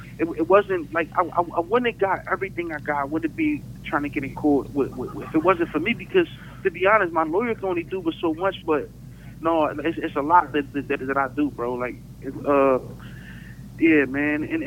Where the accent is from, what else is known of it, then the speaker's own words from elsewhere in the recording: Philadelphia, Pennsylvania, United States; North Philly, right? I had a good childhood, man, to be honest.